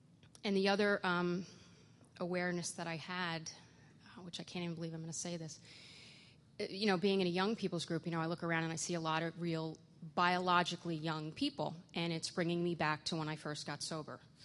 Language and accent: English; Forest Hills, New York, United States; I grew up in Forest Hills, New York, which is about 20 minutes outside of New York City. And my story is very similar to many in that I grew up in an alcoholic home.